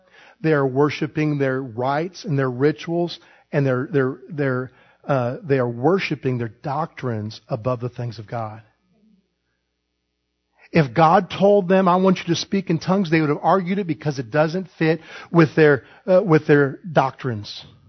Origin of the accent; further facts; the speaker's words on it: Illinois, United States; the man in the church I grew up in Illinois